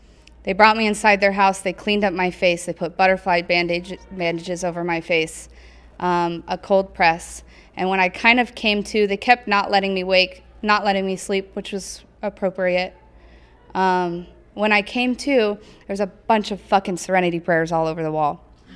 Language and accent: English; Sunnyslope, Arizona, United States; I grew up in Sunny Slope.